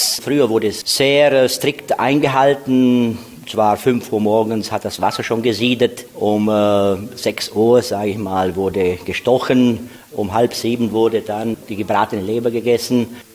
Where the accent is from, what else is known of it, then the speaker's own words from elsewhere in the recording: Sântana, Arad County, Romania; accent: Banat German Sanktanna dialect; mit Meerrettich oder Krähen, wie es die Österreicher sagen oder wie es in unserem Sanktaner Dialekt verankert ist, und zwar mit Krie.